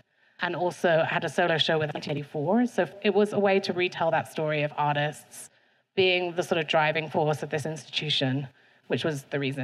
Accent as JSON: {"language": "English", "country": "United Kingdom", "accent": "British", "said": "and I think the day my visa came through, you might hear my British accent."}